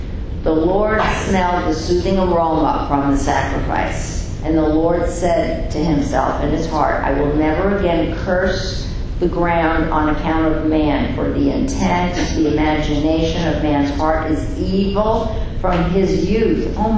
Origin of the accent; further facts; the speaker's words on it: Bronx, New York, United States; So I'm from the Bronx. We had farm in the zoo, though.